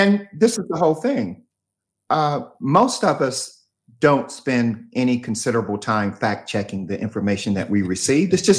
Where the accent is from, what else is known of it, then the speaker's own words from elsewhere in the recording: United States; Growing up in America and ultimately going to prison for choices that I made